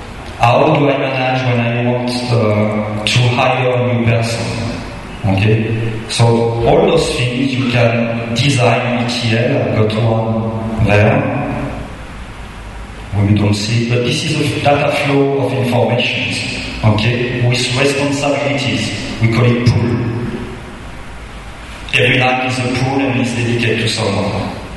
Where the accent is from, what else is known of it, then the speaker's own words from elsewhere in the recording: France; I came from France. So you know, from France, Singapore, Malaysia is very close.